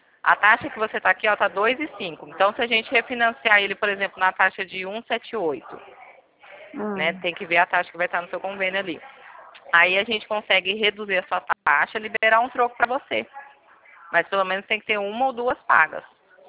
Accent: Pirassununga, São Paulo, Brazil; Sou do interior de São Paulo, Pirassununga.

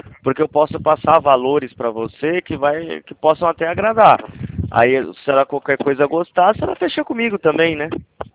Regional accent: Limeira, São Paulo, Brazil; eu sou de São Paulo, sou de Limeira, cidade de Limeira.

